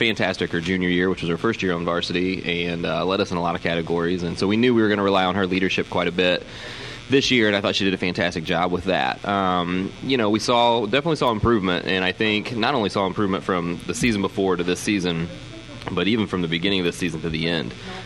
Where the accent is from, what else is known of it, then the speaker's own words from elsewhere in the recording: Indiana, United States; I just saw a thing, not my hometown, but in the area, but there in Indiana